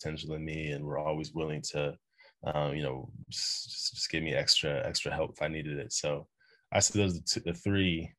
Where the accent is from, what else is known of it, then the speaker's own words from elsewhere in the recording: North Carolina, United States; Just growing up in North Carolina, which is called the hoop state in the States.